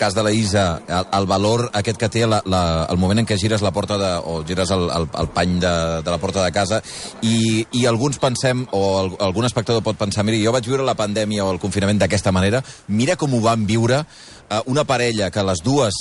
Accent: Sabadell, Catalonia, Spain; això sí que com a sabadellenca et dic, quin orgull que diguis això, eh?

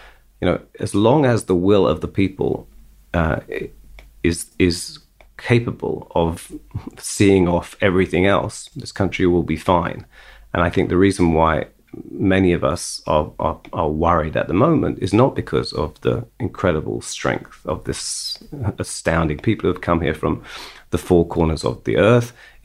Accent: London, United Kingdom; now in Israel; I grew up in London.

